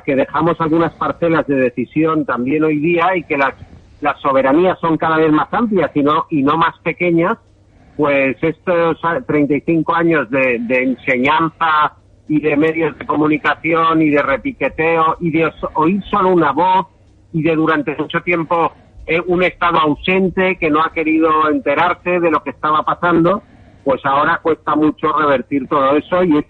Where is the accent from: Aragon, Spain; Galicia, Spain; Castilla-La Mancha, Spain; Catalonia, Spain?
Catalonia, Spain; tristeza por lo que pasa en mi tierra